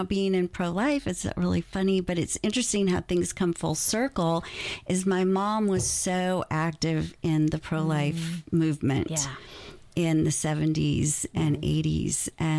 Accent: Fort Wayne, Indiana, United States; I grew up in Fort Wayne, Indiana. And then I went to school at Butler in Indianapolis.

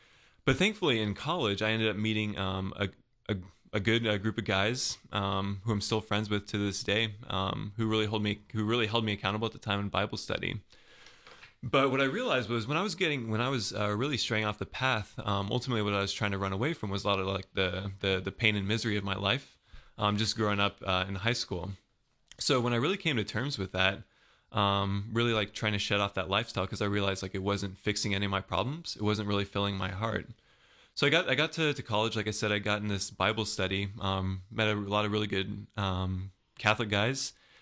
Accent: Belgium; also born or lived in Germany / Louisiana; I'm a military kid. I was born and raised overseas. I have a sister and two parents, obviously. But I was born in Germany, then moved to Louisiana, then grew up most of my childhood in Belgium, and then my senior year of high school, I was back in Germany

